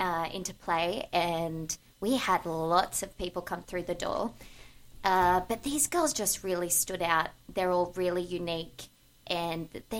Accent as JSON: {"language": "English", "town": "Newcastle", "region": "New South Wales", "country": "Australia", "tie": "born or raised there", "said": "I was born and raised in Newcastle."}